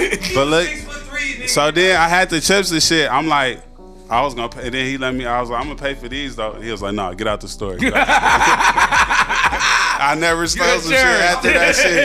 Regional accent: Detroit, Michigan, United States; I went to middle school in Highland Park. I'm from Detroit though.

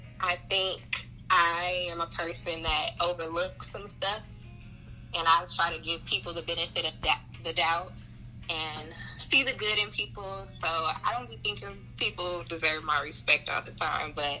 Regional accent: Columbus, Ohio, United States; I'm from Columbus, Ohio.

